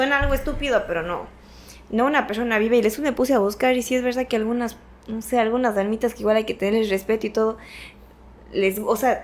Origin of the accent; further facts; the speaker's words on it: Cuenca, Azuay, Ecuador; Oye, yo vengo de una cultura de Cuenca